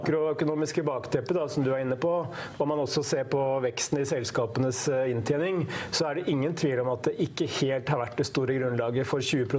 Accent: Hamar, Innlandet, Norway; det jo som vi sier på Hamar der jeg kommer fra

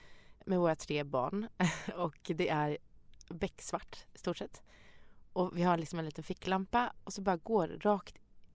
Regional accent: Nyköping, Södermanland, Sweden; för jag är från Nyköping.

